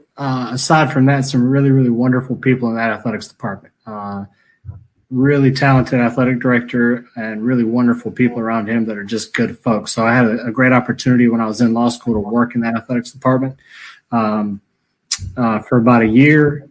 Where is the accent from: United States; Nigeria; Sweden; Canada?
United States; Greenville, North Carolina; I was born and raised in Greenville, a lot of purple and gold in my life.